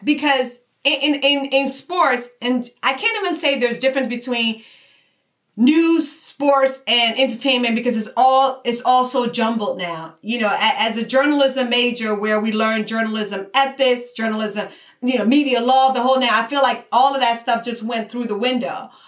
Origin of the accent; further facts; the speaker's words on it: Philadelphia, Pennsylvania, United States; You know, I grew up in Philadelphia. I went to high school and college in Philadelphia.